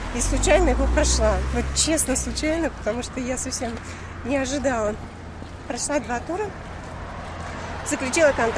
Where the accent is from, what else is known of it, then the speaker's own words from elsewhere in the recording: Moscow, Russia; Я из Москвы.